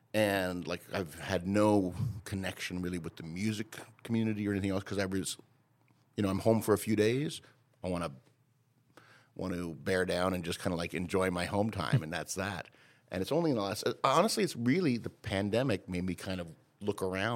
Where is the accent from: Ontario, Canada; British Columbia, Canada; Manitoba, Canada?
Ontario, Canada; Toronto; I'm from Toronto, which is the nexus of all kinds of culture and music and food and whatever else in Canada.